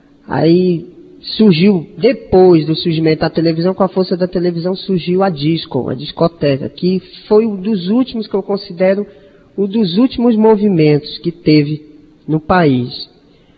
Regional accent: Belém, Pará, Brazil; antes do ano de 93, eu residia em Belém do Pará, que é minha cidade natal.

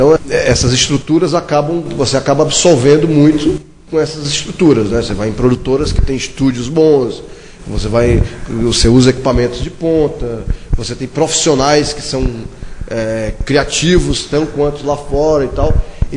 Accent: Ceará, Brazil; now in São Paulo, Brazil; Sou cearense, estou em São Paulo há 18 anos.

